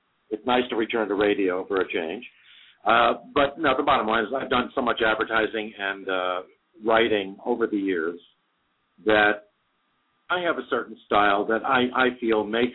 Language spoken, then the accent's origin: English; New York, United States; We're both from New York State. We have similar upbringings.